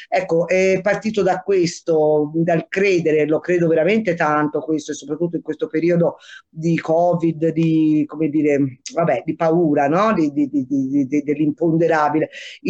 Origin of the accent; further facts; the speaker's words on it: Tuscany, Italy; io sono toscana nei miei posti, prima nell'isola d'Elba, poi in campagna vicino a Pisa.